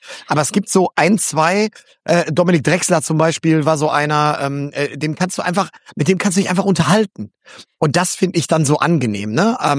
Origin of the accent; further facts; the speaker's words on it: Gelsenkirchen, North Rhine-Westphalia, Germany; ich bin gebürtiger Gelsenkirchener.